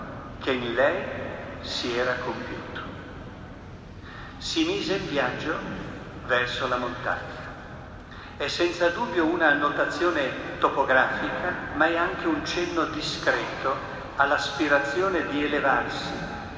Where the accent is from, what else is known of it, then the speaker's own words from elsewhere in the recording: Genoa, Liguria, Italy; io come genovese devoto ovviamente della Madonna della Guardia